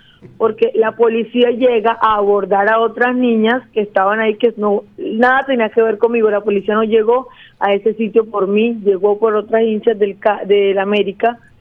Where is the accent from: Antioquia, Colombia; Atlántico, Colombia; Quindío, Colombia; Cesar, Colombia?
Atlántico, Colombia; Barranquilla; Yo soy de Barranquilla.